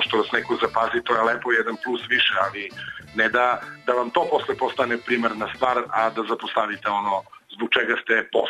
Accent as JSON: {"language": "Serbian", "town": "Niš", "region": "Southern and Eastern Serbia", "country": "Serbia", "said": "ja kao Nišlija ne mogu mnogo da se pohvalim"}